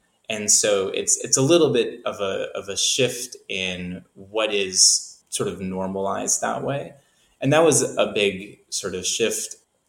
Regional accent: Canada; I grew up in Canada.

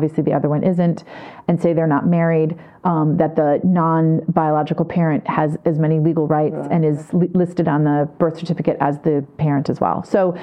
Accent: Michigan, United States; In my home state of Michigan, as I explained earlier

